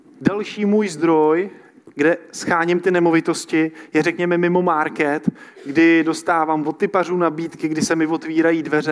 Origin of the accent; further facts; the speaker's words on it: Kadaň, Ústí nad Labem Region, Czechia; Já jsem z Kadaně, 20 minut do Karlových Varů, hodinu do Ústí, hodinu do Prahy.